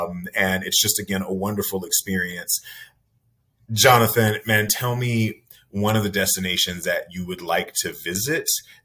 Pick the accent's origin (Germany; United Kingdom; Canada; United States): Canada; Vancouver, British Columbia; I'm not someone that drives a car in my hometown of Vancouver